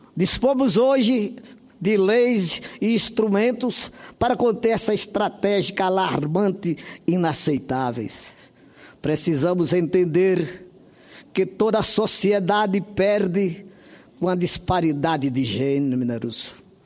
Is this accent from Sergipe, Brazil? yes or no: yes; Sergipe, Brazil; homenagear a mulher brasileira, especialmente a mulher da minha terra, Sergipe Natal